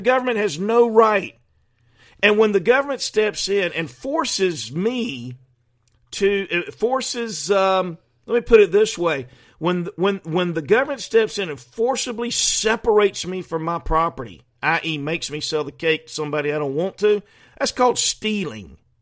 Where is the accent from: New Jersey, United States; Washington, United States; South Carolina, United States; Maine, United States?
South Carolina, United States; I was born in South Carolina, raised in the 60s and 70s, know all about what happened back then.